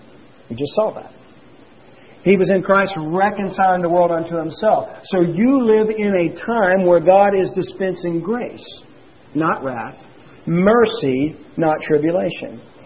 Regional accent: Baton Rouge, Louisiana, United States; And I can say that because I'm from Baton Rouge. So don't feel like I'm being biased. I grew up in that region, and I know about those people down there.

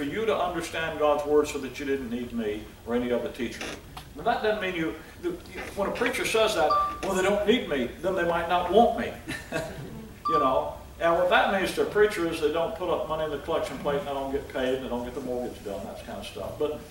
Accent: Mobile, Alabama, United States; My family, we're from Mobile over in Alabama, and we're down here for the holidays

